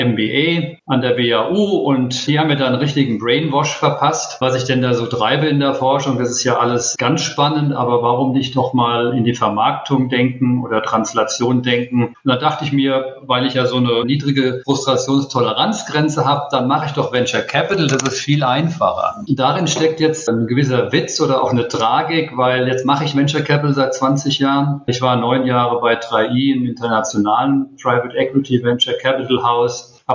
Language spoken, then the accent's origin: German; Frankfurt, Hesse, Germany; Ja, wo ich herkomme, ich komme aus Frankfurt am Main